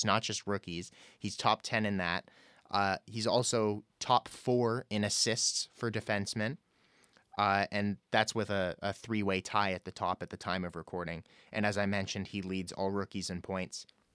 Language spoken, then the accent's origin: English; Canada; as a Canadian hockey fan